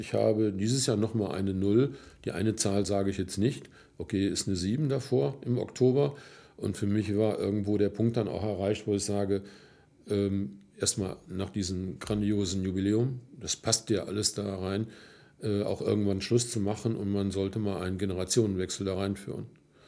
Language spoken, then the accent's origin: German; Wevelinghoven, North Rhine-Westphalia, Germany; Hier ist meine Heimat und wir wohnen seit über 40 Jahren hier in Wevelnghofen